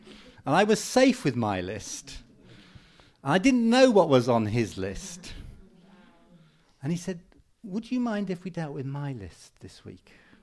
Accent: United Kingdom; because I'm British, my eyes were closed.

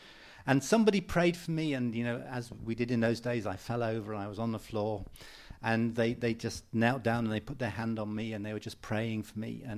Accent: United Kingdom; because I'm British, my eyes were closed.

